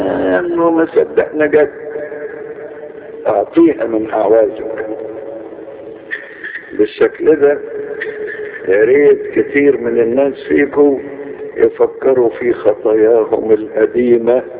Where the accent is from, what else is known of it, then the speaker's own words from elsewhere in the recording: Alexandria, Alexandria Governorate, Egypt; دي فكرتني لحاجة مرة حصلت عندنا في اسكندرية.